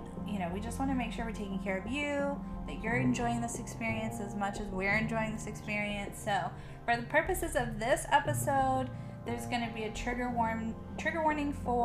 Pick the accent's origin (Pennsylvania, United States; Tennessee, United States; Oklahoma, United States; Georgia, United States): Tennessee, United States; Nashville; So from my perspective, I was born and raised in Nashville